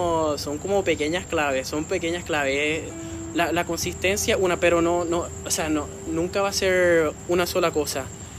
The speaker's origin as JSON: {"language": "Spanish", "country": "Puerto Rico", "said": "como muchos puertorriqueños que son que nos gusta y que algo que nos caracteriza"}